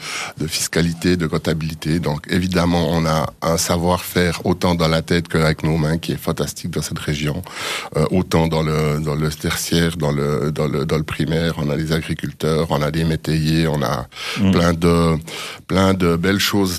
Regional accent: Lengnau bei Biel, Bern, Switzerland; je suis originaire de Lengnau by Biel, et puis qu'on dit Gillemaine parce que, voilà, un peu suisse.

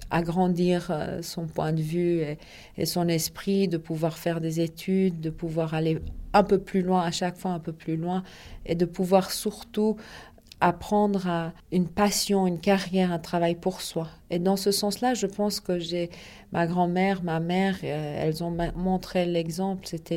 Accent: Iran; moved away; Donc mon père, il est parti d'abord, je l'ai suivi et on est parti, et on a quitté l'Iran pour l'Angleterre.

